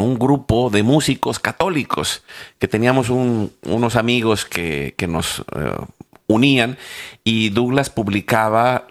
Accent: Veracruz, Mexico; mi paisano Leonides, que por cierto también él es de Veracruz, que ya perdí el acento en algún momento.

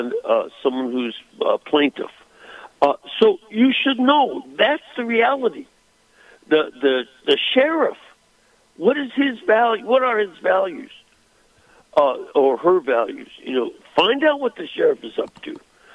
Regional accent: Chicago, Illinois, United States; As a Chicagoan, it sounded, well, politics as usual.

